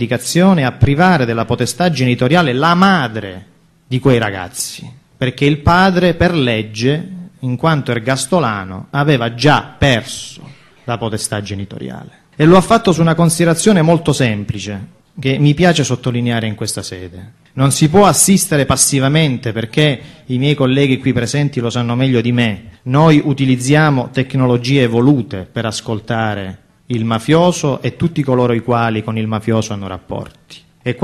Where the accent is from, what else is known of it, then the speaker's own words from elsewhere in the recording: Calabria, Italy; la mia terra, la Calabria